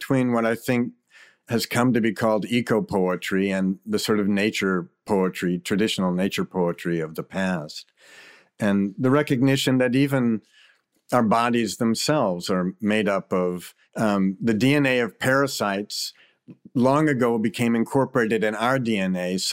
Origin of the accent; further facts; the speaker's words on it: Virginia, United States; You know, I grew up in Virginia with just a single mother who was a school teacher and working all the time.